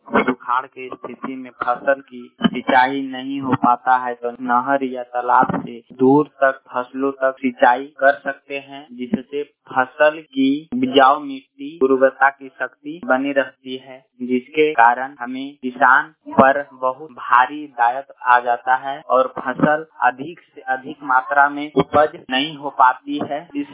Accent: Ranipur, Bihar, India; घर रानीपुर, पोस्ट पचाड़ा, प्रखंड हिसुआ, जिला नवादा का निवासी हूँ।

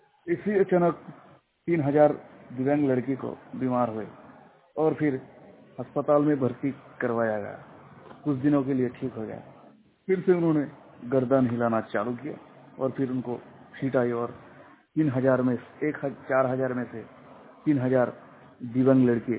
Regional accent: West Bengal, India; और मैं वेस्ट बंगाल का रहने वाला हूँ।

